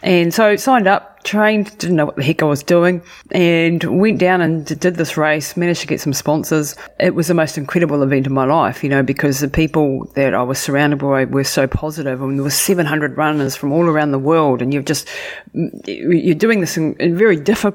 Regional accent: New Zealand; I grew up really outdoorsy in New Zealand in the 1970s

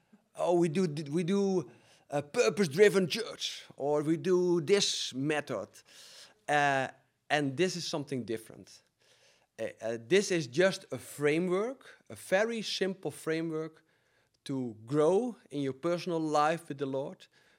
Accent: Netherlands; from the Netherlands

